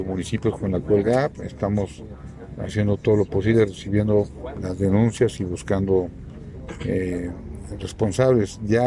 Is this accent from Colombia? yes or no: no; Mexico; todos somos mexicanos